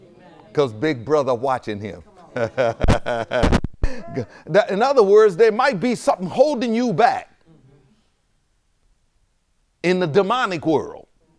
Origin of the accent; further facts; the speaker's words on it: New Orleans, Louisiana, United States; Yeah, I know I'm from New Orleans. I'm a New Orleans Saints fan.